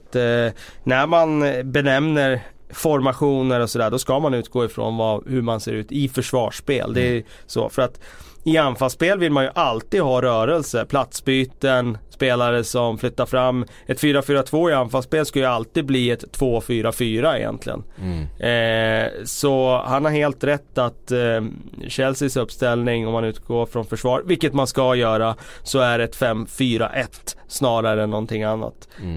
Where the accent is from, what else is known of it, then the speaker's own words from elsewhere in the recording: Västerås, Västmanland County, Sweden; Det har jag inte fått sedan jag jobbade på lokaltidningen hemma i Västerås, tror jag